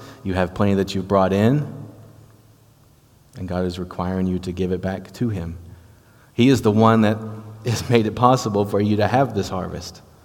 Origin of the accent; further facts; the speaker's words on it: the South, United States; accent: Southern; It's probably not pronounced in my southern accent